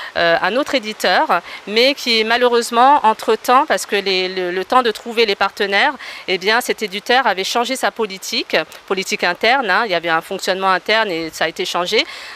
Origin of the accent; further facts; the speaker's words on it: Cayenne, French Guiana; Donc je leur disais, ben, moi je viens de Cayenne.